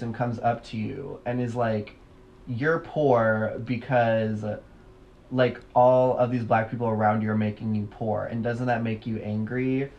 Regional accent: Detroit, Michigan, United States; And the guy was in Detroit, Michigan, my hometown, recruiting for his fucking white supremacist, white nationalist, like, cult shit.

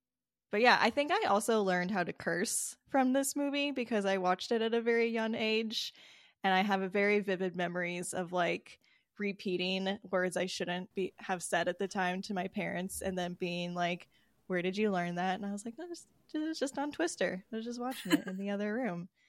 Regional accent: Midwest, United States; I think just like growing up in the Midwest, it's like yearly occurrence this time of year

